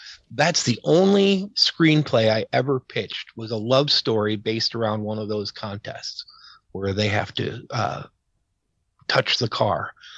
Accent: New York, United States; And when pandemic hit, I went back to my hometown. I'm in rural New York State.

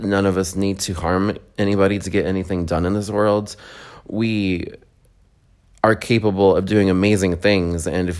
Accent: New Mexico, United States; I grew up very under a cactus, so to speak, because I'm from New Mexico

